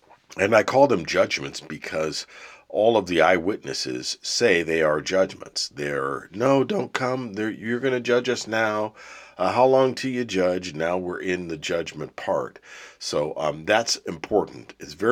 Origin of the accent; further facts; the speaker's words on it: Pittsburgh, Pennsylvania, United States; I'm from the Pittsburgh, Pennsylvania area.